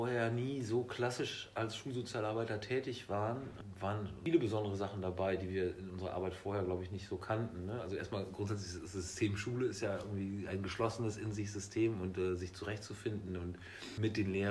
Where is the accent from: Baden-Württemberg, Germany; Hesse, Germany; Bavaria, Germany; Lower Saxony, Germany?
Lower Saxony, Germany; Damme; also born or lived in Berlin; now in Neunkirchen, Germany; ich komme aus Damme, bin dann nach Berlin gegangen zum Studieren und wir sind jetzt mit meiner Familie wieder hergekommen in die Region, nach Neunkirchen gezogen.